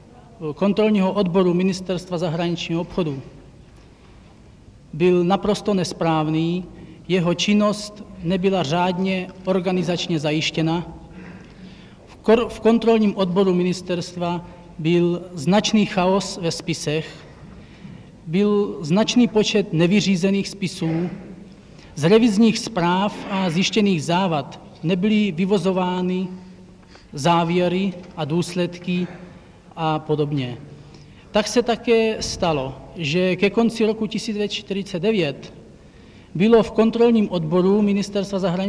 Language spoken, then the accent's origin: Czech; Ostroměř, Hradec Králové Region, Czechia; born there; now in Prague, Czech Republic; Ostroměří.